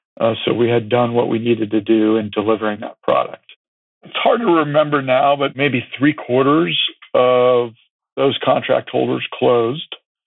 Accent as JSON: {"language": "English", "region": "California", "country": "United States", "tie": "born or raised there", "said": "growing up in California, our family had been to every resort hotel on the coast."}